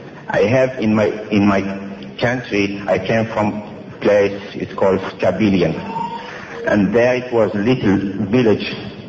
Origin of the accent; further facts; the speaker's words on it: Algeria; And I am from Algeria. I know very well my history.